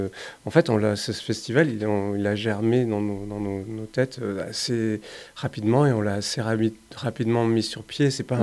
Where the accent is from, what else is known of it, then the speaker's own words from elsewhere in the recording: Montpellier, Occitanie, France; born there; also born or lived in Paris; Moi, je suis né à Montpellier, mais j'y ai pas grandi.